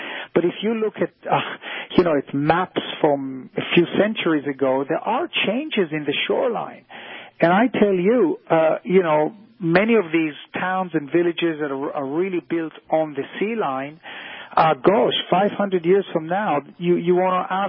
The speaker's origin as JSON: {"language": "English", "country": "Cyprus", "tie": "born or raised there", "said": "But I remember in my childhood days when I grew up in Cyprus, which is between Israel, you know, and, say, Turkey."}